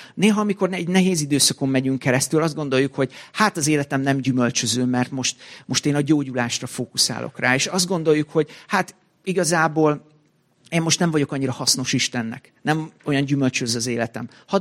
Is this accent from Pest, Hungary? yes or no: no; Székesfehérvár, Fejér, Hungary; itt éltem, itt születtem, szinte, na jó, nem itt születtem, de itt nőttem föl gyerekkoromtól kezdve, 40 éve itt élek.